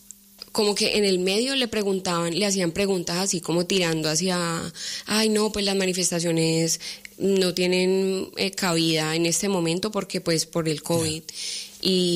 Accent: Colombia; now in Spain; pues que somos colombianos

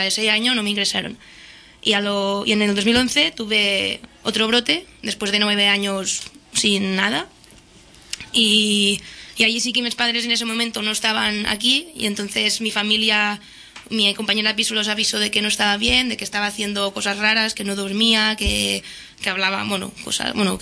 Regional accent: Catalonia, Spain; porque yo soy del Valle Occidental.

